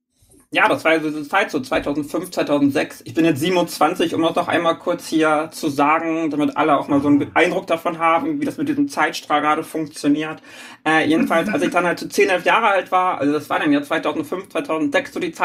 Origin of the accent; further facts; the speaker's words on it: Schleswig-Holstein, Germany; now in Hamburg, Germany; insbesondere da, wo ich herkomme, aus diesem Hamburger Speckgürtel